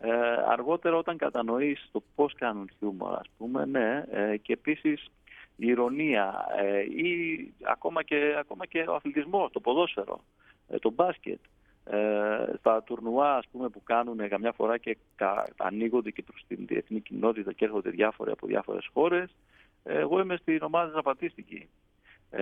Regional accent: Greece; με ρωτάγανε, ας πούμε, από πού είσαι από την Ελλάδα και τι είναι αυτό, χώρα.

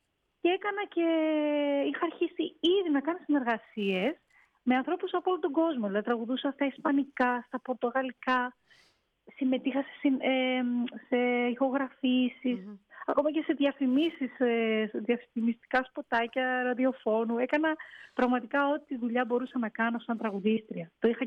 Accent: Crete, Greece; Γιατί επειδή μεγάλωσα και στην Κρήτη δεν έτυχε να το δω κάπου.

